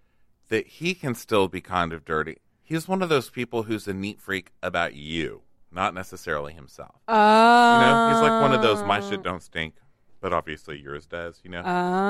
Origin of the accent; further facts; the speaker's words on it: Austin, Texas, United States; Because you're not only stinky, but I'm from Austin where there's like, a lake culture there.